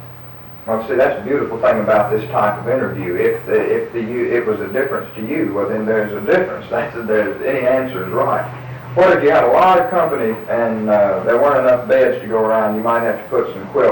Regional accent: United States; And see, I was brought up on the Tennessee River.

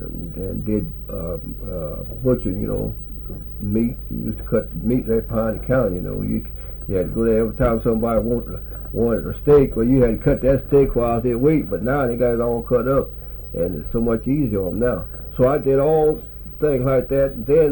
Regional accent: Hawthorne, Louisiana, United States; Well, I was born right here in Vernon Parish, well, in Hawthorne.

